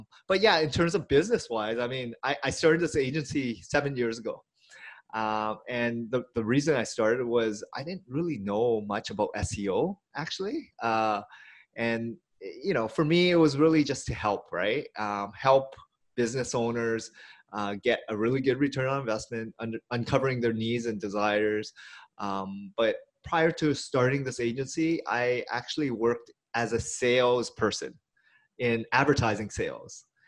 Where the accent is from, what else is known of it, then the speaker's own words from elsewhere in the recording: Hamilton, Ontario, Canada; now in Richmond Hill, Canada; I'm a little bit north in Richmond Hill, but I still consider myself a Torontonian. However, I was born and raised in Hamilton, so an hour away from Toronto.